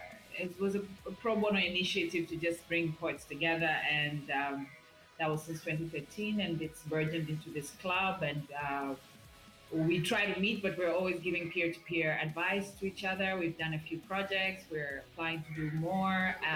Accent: Tanzania; And I'm from Tanzania, as you said, and I'm a creative for sure.

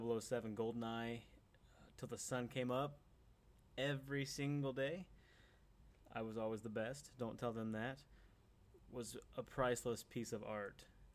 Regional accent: Illinois, United States; I am 28 years old. I am from Illinois, which is bad. I can't stand this state. But you know what? It is what it is. I've pretty much been here my entire life.

